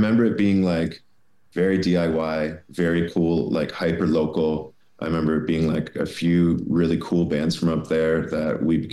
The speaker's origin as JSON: {"language": "English", "town": "Windsor", "region": "Ontario", "country": "Canada", "said": "And we felt the same way because we're from Windsor. It's just a bullshit little town. But we all kind of had Detroit to like connect us, I think, in that region."}